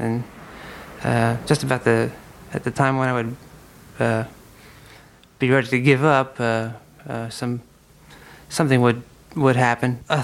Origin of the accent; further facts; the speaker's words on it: Trenton, New Jersey, United States; I grew up in the urban area. I'm from Trenton, New Jersey.